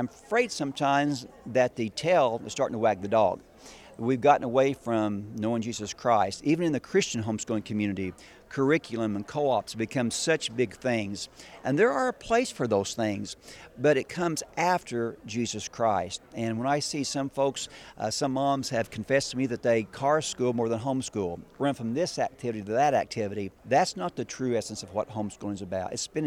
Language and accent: English; Illinois, United States; Like I say, we're from Southern Illinois. We don't see the things that you see in Chicago